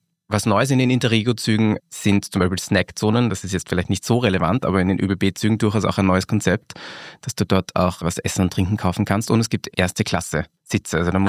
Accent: Wiener Neustadt, Lower Austria, Austria; Du musst wissen, ich bin ja aus Wiener Neustadt.

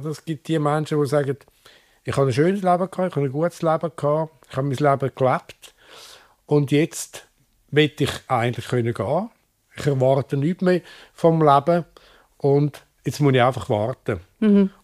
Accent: Switzerland

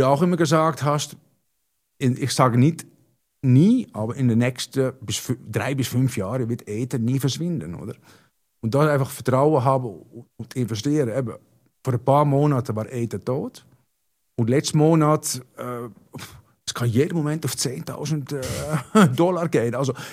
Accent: Netherlands; German is a second language; Ich habe durch das ein bisschen auch als Niederländer

